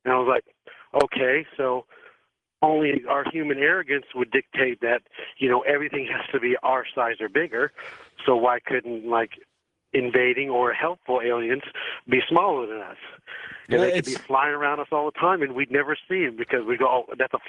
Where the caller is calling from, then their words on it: Cape Girardeau, Missouri, United States; from Cape Girardeau, Missouri.